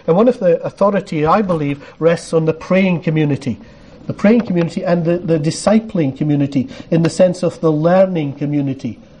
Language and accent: English; Scotland, United Kingdom; You know, as a Scotsman, I got free travel and all I had to do was speak.